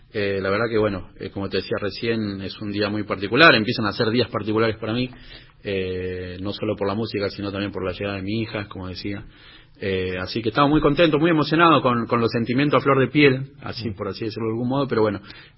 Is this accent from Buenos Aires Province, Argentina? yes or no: yes; San Justo, Buenos Aires Province, Argentina; also born or lived in Morón; yo nací en Morón, acá en Buenos Aires, me crié en La Matanza de San Justo